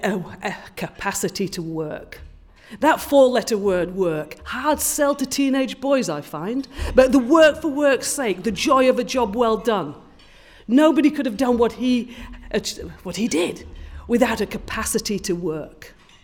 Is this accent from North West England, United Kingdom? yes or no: no; Yorkshire and the Humber, United Kingdom; moved away; I was a bit older when I got here. And Somerset, let's face it, it's posh. I came from Yorkshire, which is not.